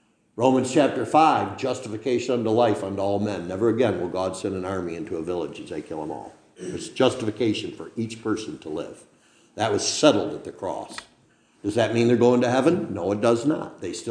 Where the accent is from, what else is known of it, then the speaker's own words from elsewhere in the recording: Machias, Maine, United States; When I grew up in Machias, there used to be a woman came to our church